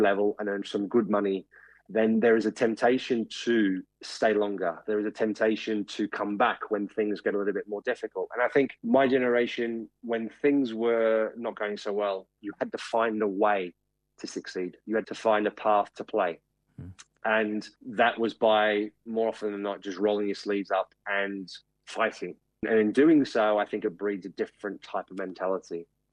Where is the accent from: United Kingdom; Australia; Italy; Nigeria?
Australia; growing up in Australia